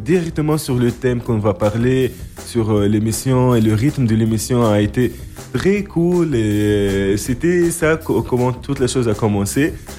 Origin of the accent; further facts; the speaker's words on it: Tozeur, Tozeur Governorate, Tunisia; French is a second language; je viens de la Tunisie, le pays de la liberté et de la révolution arabe et tout. Je viens exactement de Tozeur, le sud tunisien. C'est où il y a le décor de Star Wars et où il fait beaucoup des événements de tourisme, des événements culturels, et c'est tout à fait une ville touristique.